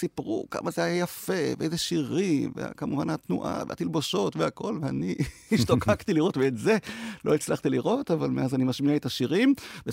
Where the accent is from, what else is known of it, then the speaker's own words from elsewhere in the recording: Degania Alef, Northern District, Israel; אני זוכר כילד שגדלתי בדגניה א'